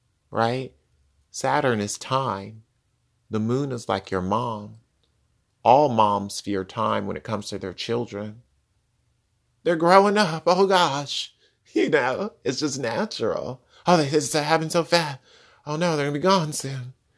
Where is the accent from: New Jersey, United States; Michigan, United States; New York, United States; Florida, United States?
New York, United States; my grandparents who are in their 80s and being a New Yorker with a big, bad, strong immune system